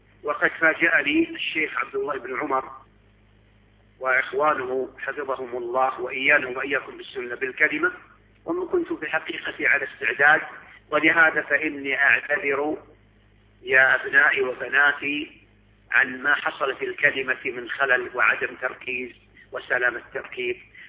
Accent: Saudi Arabia; نحن عندنا في السعودية

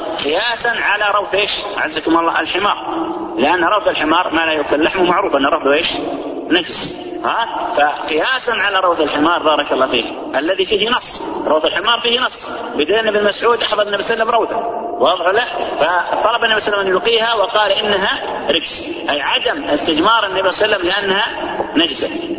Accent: Saudi Arabia; عندنا في السعودية

